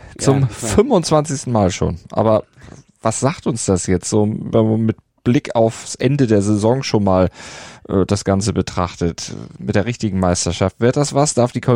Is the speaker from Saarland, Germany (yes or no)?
no; Schleswig-Holstein, Germany; Ich bin ja auch kein Engländer, ich bin ja Nordfriese